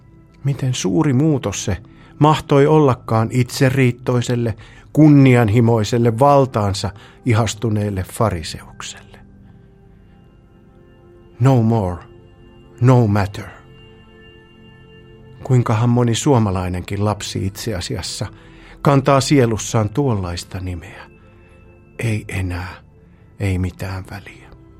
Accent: Mikkeli, South Savo, Finland; olen Mikkelistä.

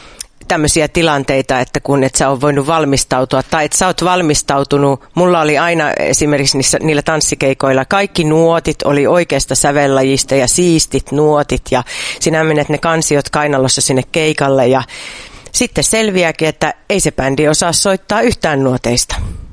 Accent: North Savo, Finland; minä olen Pohjois-Savosta. Joo, niin minä olen tämmöinen laulaja, tyttö. 45 vuotta täytin tässä justiinsa toissa viikolla.

